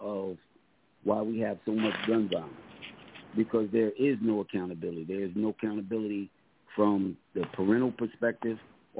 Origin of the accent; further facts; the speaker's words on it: Philadelphia, Pennsylvania, United States; growing up in North Philadelphia, it was almost like a rite of passage to, you know, use profanity.